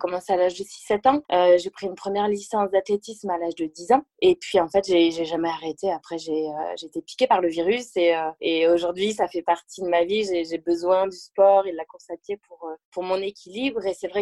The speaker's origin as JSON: {"language": "French", "town": "Le Mans", "region": "Pays de la Loire", "country": "France", "tie": "born or raised there", "also_born_or_lived": "Toulouse", "moved": "as an adult", "lives_now": "Uzès, France", "said": "J'habite dans le Gard à Uzès, plus particulièrement. Je suis mancelle, puisque je suis née au Mans, en Sarthe, où j'ai vécu jusqu'à mes 18 ans."}